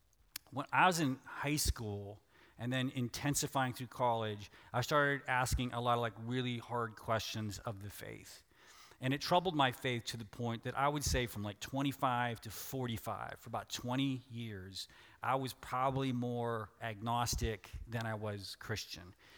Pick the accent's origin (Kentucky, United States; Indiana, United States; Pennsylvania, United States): Pennsylvania, United States; also born or lived in Arkansas; because I was raised in Western PA, so all my family rooted for Penn State, but since I was born in Arkansas, I was the one person in Pennsylvania in my town that rooted for the Razorbacks my entire life.